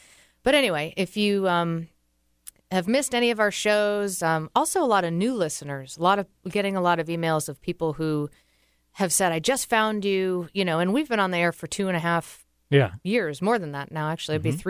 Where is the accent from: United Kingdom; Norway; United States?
United States; Medfield, Massachusetts; He grew up in a town 20 minutes away from my hometown mm-hmm. in Massachusetts. He grew up in Medway. I grew up in Medfield.